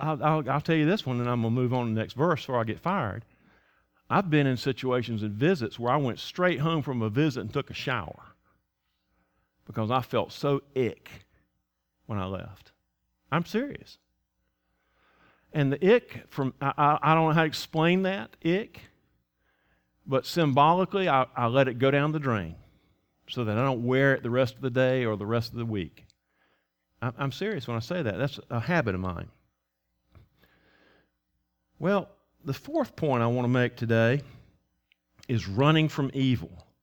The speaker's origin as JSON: {"language": "English", "region": "North Carolina", "country": "United States", "said": "Because I can't tell. I'm from Edgecombe County. I don't know the difference."}